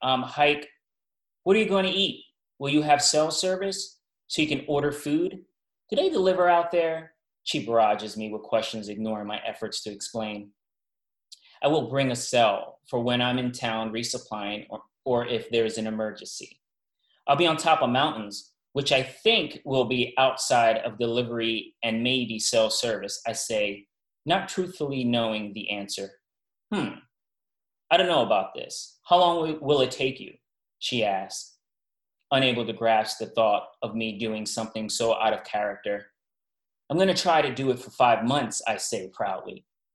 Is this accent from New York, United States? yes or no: yes; New York City, New York, United States; Yeah, well, like you said, I'm from New York City, and I'm a big storyteller.